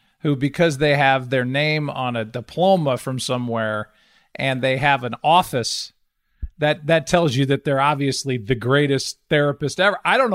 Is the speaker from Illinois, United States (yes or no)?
yes; Chicago, Illinois, United States; born there; Well, I was born in Chicago.